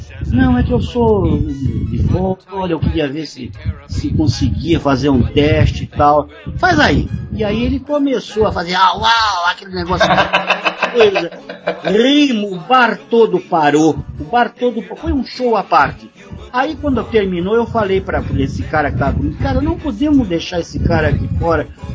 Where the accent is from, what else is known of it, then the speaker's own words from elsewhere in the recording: Santos, São Paulo, Brazil; eu não via como morar em São Paulo, porque eu sou santista, eu gosto de praia